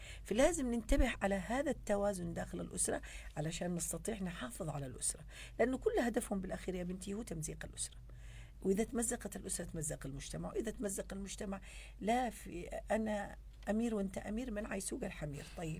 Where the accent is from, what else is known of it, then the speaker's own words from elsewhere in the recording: Yemen; ليه ما كانتش الثقافة هذه عندنا في اليمن؟